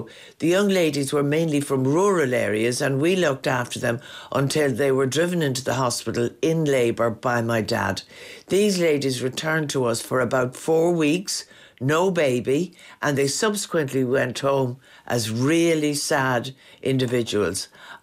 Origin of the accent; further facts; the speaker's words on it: England, United Kingdom; born there; I was adopted in 1968. Tusla will only give me my birth weight and say I was born in England, nothing else.